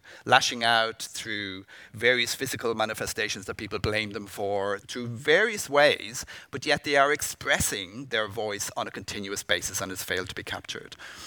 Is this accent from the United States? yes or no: no; Ireland; also born or lived in United Kingdom; now in Sydney, Australia; I'm Irish and in the UK, and been in this role for about 2 years here in Sydney.